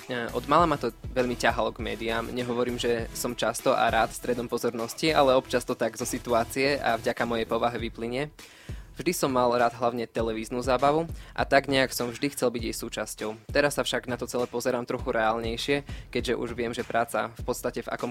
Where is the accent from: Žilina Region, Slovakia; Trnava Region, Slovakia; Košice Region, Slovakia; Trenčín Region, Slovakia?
Košice Region, Slovakia; Spišská Nová Ves; now in Košice, Slovakia; celkovo v Košiciach som nový. Ja teda pochádzam z metropoly Spiša, priamo zo Spišskej Novej Vsi